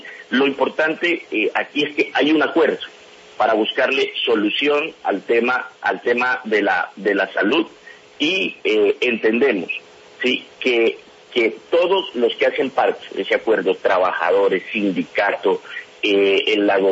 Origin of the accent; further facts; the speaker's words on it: Pacific region, Colombia; yo que soy un hombre del Pacífico